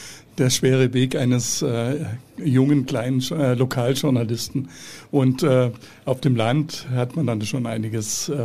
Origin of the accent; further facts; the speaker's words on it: Lindau, Bavaria, Germany; Ich komme aus Lindau